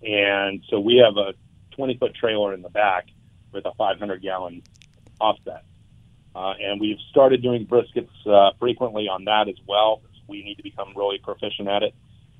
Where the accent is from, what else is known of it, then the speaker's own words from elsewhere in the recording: California, United States; I grew up here in SoCal.